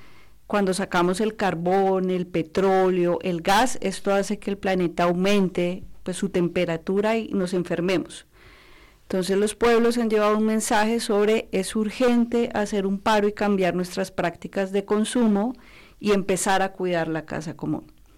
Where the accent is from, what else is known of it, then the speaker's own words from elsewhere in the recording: Colombia; yo vengo desde Colombia, particularmente acompañando el extremo norte del país con un departamento que se llama La Guajira.